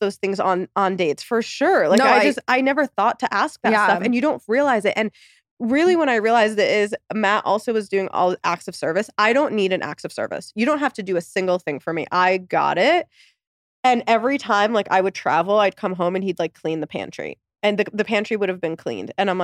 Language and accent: English; Egypt; moved away; We came here from Egypt with no money. And for me growing up, I always associated happiness and worth with money.